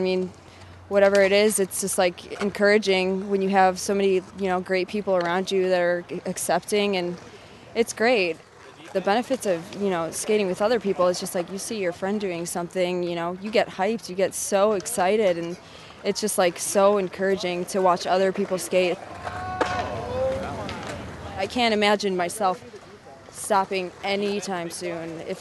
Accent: Illinois, United States; I've been skating for about 3 years now. I'm from Illinois, but I come out here specifically because of all the great people.

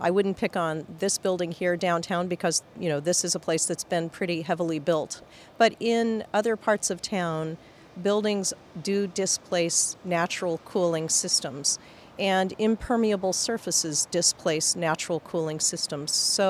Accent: Phoenix, Arizona, United States; And, you know, I grew up in Phoenix, and kids, during the summertime, kids went out and played at night.

